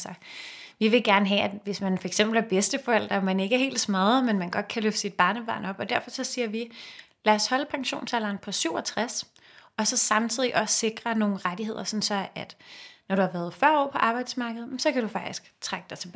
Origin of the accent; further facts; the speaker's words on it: Copenhagen, Capital Region of Denmark, Denmark; dem, som jeg voksede op med i Sydhavnen